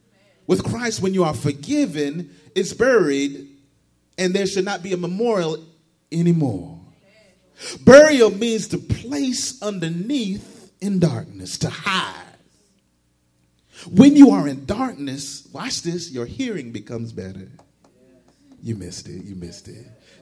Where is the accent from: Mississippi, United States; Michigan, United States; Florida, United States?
Florida, United States; Jacksonville; back in my hometown. We got high, tall bridges in Jacksonville.